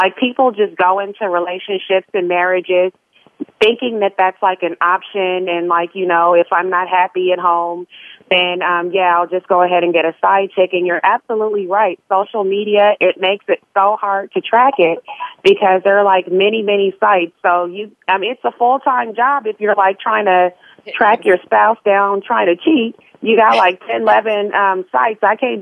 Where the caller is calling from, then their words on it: California, United States; I'm calling from the state of sunshine and shorts, California.